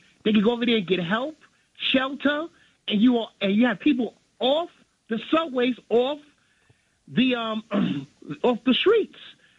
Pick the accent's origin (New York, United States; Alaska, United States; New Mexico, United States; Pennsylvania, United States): New York, United States; New York City; I'm a city worker for New York City, and I've been here all my life.